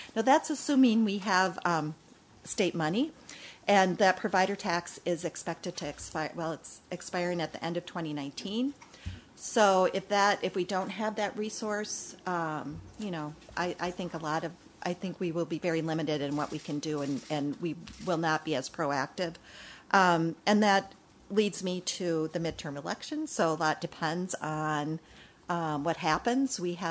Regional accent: Minnesota, United States; And I'm hoping, as a Minnesotan, that is short-lived and kind of move back toward a more collaborative approach.

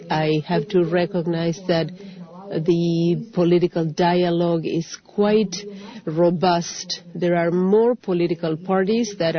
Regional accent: Colombia; I am from Colombia

